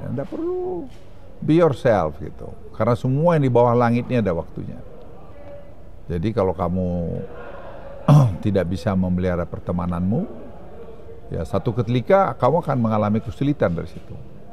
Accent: Pekanbaru, Riau, Indonesia; Saya umur 2 tahun, 3 tahun ya, mungkin sudah dibawa ibu saya ke Pekanbaru. Jadi saya besar itu di Pekanbaru.

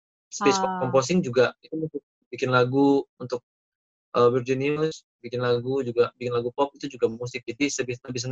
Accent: Jakarta, Indonesia; born there; saya lahir di Jakarta, cuma orang tua saya campur ya Jawa, ibu saya Medan.

